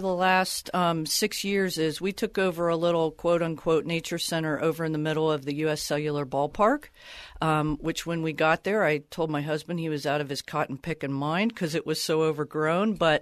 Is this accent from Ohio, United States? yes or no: yes; Ohio, United States; I grew up in Ohio. We had a farm I could go to.